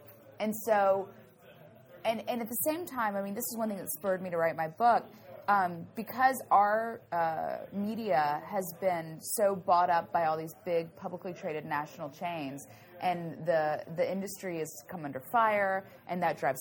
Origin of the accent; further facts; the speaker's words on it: Memphis, Tennessee, United States; and I'm from Memphis, which is like the barbecue hub in San Francisco.